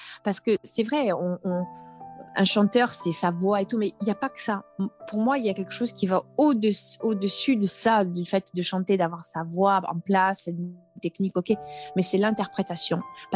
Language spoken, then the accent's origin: French; Corsica, France; moi je suis corse.